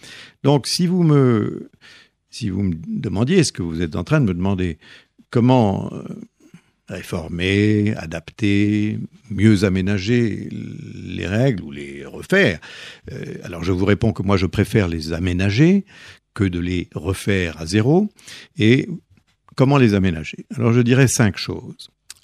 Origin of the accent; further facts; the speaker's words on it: France; Et moi je suis français